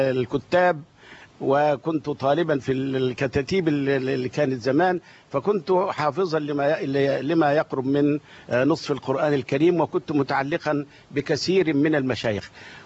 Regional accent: Kafr Atla Salama, Sharqia Governorate, Egypt; في قريتي، قرية كفر عطلة سلامة مركز زقازيق محافظة الشرقية.

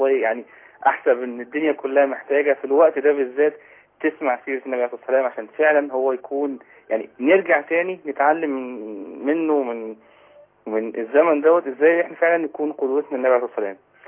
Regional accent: Alexandria, Alexandria Governorate, Egypt; أنا من اسكندرية

